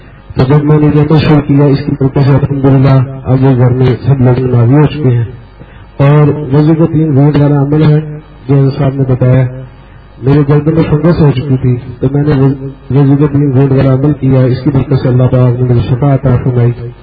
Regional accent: Lahore, Punjab, Pakistan; میں لاہور کا رہنے والا ہوں.

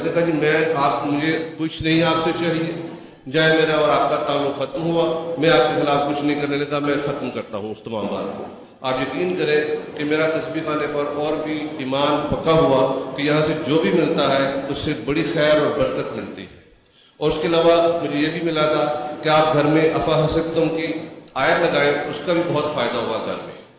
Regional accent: Lahore, Punjab, Pakistan; ، میرا تعلق لاہور سے ہے.

